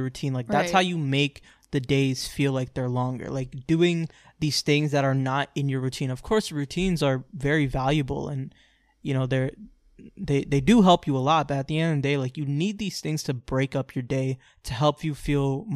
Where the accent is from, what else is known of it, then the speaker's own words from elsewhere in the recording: Florida, United States; also born or lived in New York; I'm a Florida boy. Like, I grew up like jumping in lakes, jumping off of trees and rolling in grass and rolling down hills.